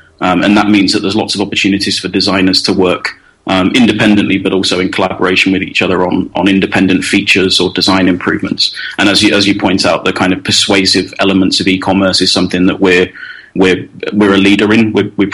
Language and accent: English; Coventry, West Midlands, United Kingdom; moved away; also born or lived in Liverpool; I am. I'm from Coventry, which was lovely before the war, but lots of reasons for me to go and explore, which is why I've tried very hard to go and see a bit of the world since leaving there about 10 years ago.